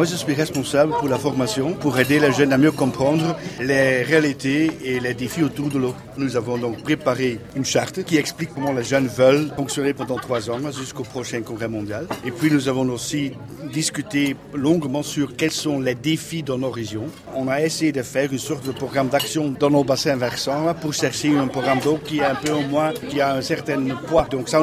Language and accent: French; Belgium; je viens de la Belgique